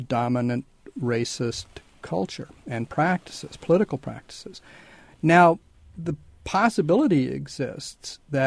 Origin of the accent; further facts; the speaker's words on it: Tennessee, United States; when I go back to the area where I grew up in Tennessee, I'm really struck by how radical the changes have been in one generation.